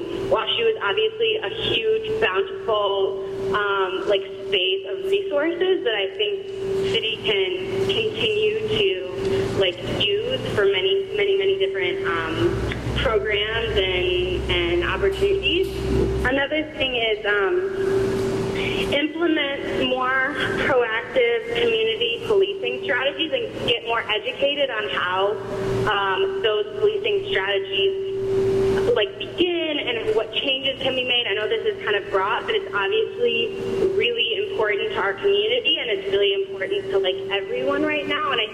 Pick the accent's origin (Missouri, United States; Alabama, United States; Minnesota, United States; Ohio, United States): Missouri, United States; University City; As most of you probably know, I grew up in University City, spent my whole life there, other than college, and I just moved back.